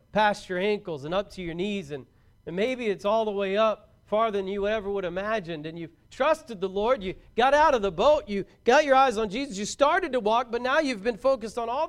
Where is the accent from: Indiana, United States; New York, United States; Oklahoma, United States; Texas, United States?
Oklahoma, United States; Braggs; I grew up in Braggs, Oklahoma, not far from Greenleaf Lake, surrounded by hills all around